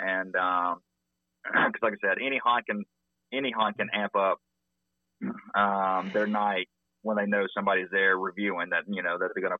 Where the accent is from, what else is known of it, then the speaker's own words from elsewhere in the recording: Birmingham, Alabama, United States; Our home base is, Alabama. I'm from Birmingham, Alabama.